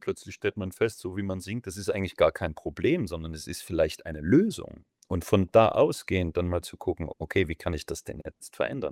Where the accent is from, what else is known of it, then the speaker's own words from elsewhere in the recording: Germany; Ich komme ja auch aus der DDR und bin folglich auch viel in Brandenburg urlaubsmäßig mit der Familie groß geworden